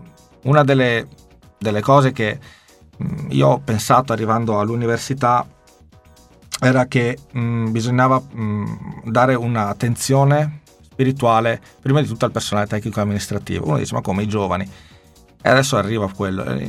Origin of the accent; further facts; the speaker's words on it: Padua, Veneto, Italy; Io poi vengo da Padova, che è una città universitaria